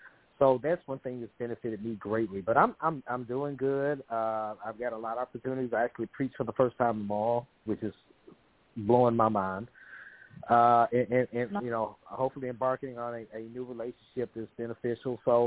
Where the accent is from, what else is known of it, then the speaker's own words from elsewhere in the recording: Memphis, Tennessee, United States; moved away as an adult; now in Dallas, United States; I'm based out of the DFW, out of the Dallas area. I'm originally from Memphis. I lived there the first 30 years of my life, and even though I live in Texas, I'm still very involved with things in Memphis